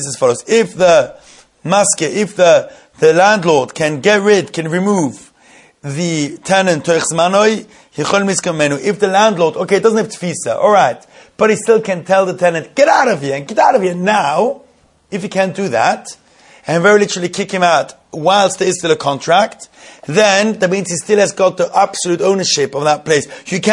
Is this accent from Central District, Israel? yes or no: no; Jerusalem, Jerusalem District, Israel; So that's because we brought up and born and brought up in Yerushalayim.